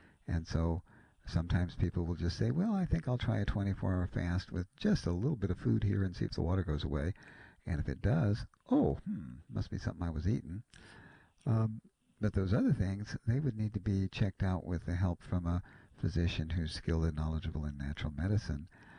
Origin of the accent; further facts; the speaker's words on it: Ohio, United States; I grew up in Ohio. We had a big old yard.